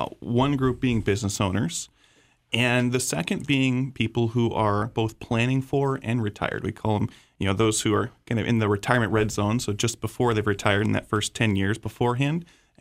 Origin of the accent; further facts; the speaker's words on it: Florida, United States; I actually grew up right here in Southwest Florida. I was born in Charlotte County and went to school at UCF